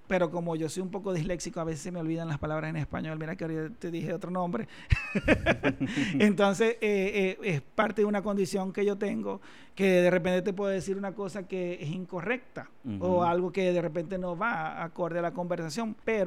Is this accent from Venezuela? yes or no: yes; Venezuela; moved away as an adult; me tocó salir de Venezuela por la situación económica y política.